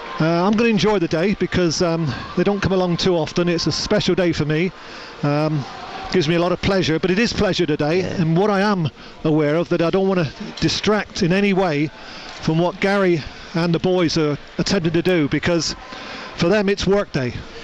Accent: Plymouth, South West England, United Kingdom; and you know, I am from Plymouth, as you know.

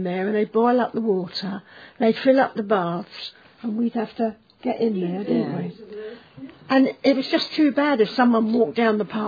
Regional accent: London, United Kingdom; Well, we're from London. We knew nothing about any of this.

